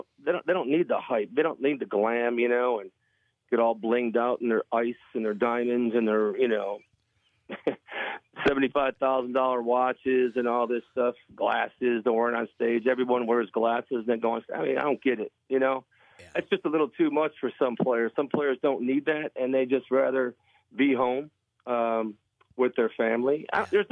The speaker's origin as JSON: {"language": "English", "town": "Buffalo", "region": "New York", "country": "United States", "tie": "born or raised there"}